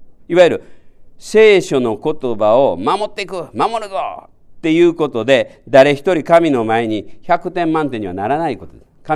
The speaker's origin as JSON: {"language": "Japanese", "region": "Kansai", "country": "Japan", "said": "まあ僕は関西出身なので"}